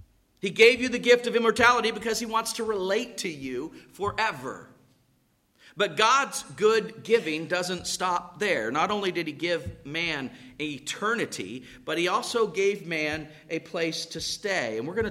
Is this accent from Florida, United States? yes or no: yes; Florida, United States; I grew up in Florida and I tell you that there are trees that are not pleasing to the eye.